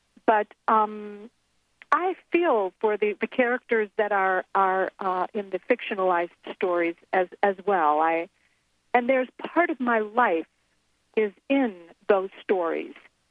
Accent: Chicago, Illinois, United States; Well, Mr. Belmont, you know, because I'm from Chicago

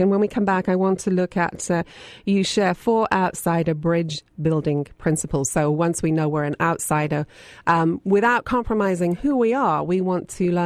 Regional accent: England, United Kingdom; now in San Diego, United States; And I can remember when I first emigrated to San Diego from my hometown in England.

